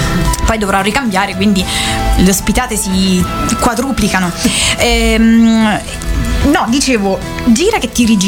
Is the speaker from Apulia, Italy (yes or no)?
no; Gualdo Tadino, Umbria, Italy; nella mia terra, ovvero in Umbria, meglio ancora a Gualdo, proprio a Gualdo Tadino, ma in Umbria in generale